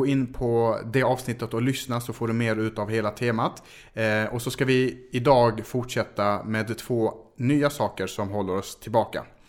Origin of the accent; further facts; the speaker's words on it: Malmö, Skåne, Sweden; Men vi ska ner till Malmö i alla fall. Min uppväxtort kan man säga.